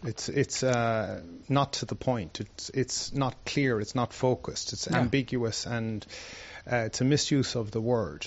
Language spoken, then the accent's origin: English; Ireland; One of our curses on the English people is that we have more Nobel laureates in English than they have. So, you know, that's our genius, is that we insult them in their own language.